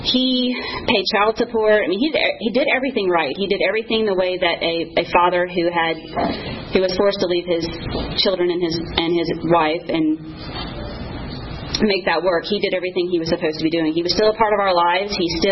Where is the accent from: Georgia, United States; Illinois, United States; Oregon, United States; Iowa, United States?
Georgia, United States; I grew up here in DeKalb County. I went to Dresden Elementary School. And then I went to Sequoia High School for about 2 weeks, maybe.